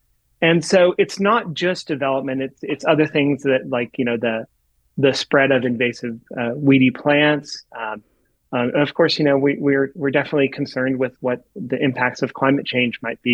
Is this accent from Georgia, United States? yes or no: no; California, United States; I grew up in the Bay Area, and I always used to remember the hills in the Bay Area, that they would green up in the spring.